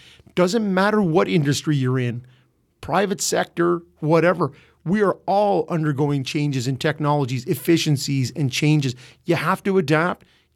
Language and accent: English; Peterborough, Ontario, Canada; and I'm from Peterborough originally.